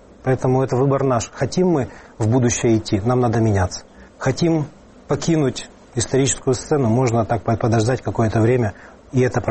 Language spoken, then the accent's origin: Russian; Kyiv, Ukraine; Но я родился и вырос в Киеве.